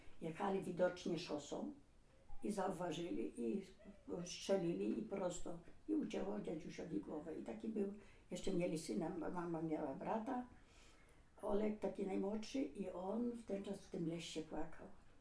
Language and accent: Polish; Lublin Voivodeship, Poland; bo my z Lubelskiego